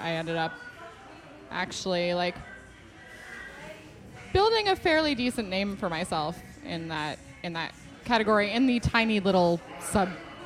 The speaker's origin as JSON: {"language": "English", "region": "New Mexico", "country": "United States", "tie": "born or raised there", "also_born_or_lived": "New York", "lives_now": "New Orleans, United States", "said": "So I was born in New York, raised mostly in New Mexico. My upbringing was very strange. I was raised in a Sikh community."}